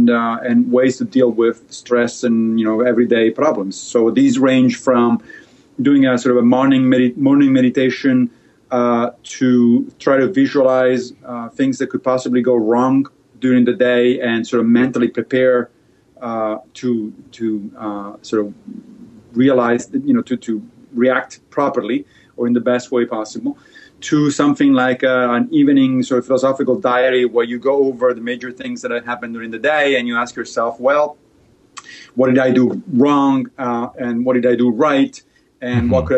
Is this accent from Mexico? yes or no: no; Rome, Lazio, Italy; also born or lived in Liberia; So I grew up in Italy, in Rome, but I actually was born in Liberia, which is on the western side of Africa.